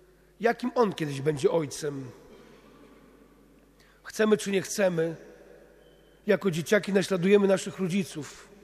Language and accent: Polish; Międzyrzec Podlaski, Lublin Voivodeship, Poland; U nas na Podlasiu, w Międzrzecu, mówiło się kiedyś: nie małpuj, znaczy nie przedrzeźniaj.